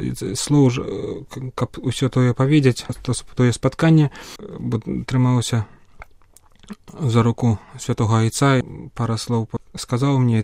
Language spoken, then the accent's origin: Belarusian; Baranavichy, Brest Region, Belarus; now in Saint Petersburg, Russia; Паходжу з Баранавіч, ўжо 12 гадоў жыву ў Расіі, там вучыўся 5 гадоў перад семінарыяй і ўжо 7 гадоў у семінары вучыўся.